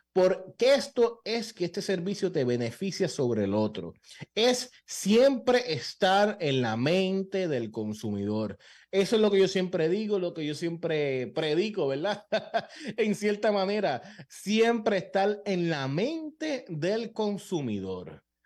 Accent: Puerto Rico

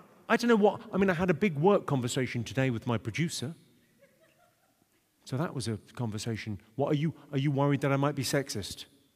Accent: United Kingdom; I'm a fucking British man in his 50s. Why would I like fucking dancing? I quite like, I'm Irish as well, so the Irish dancing is a pitiful fucking thing.

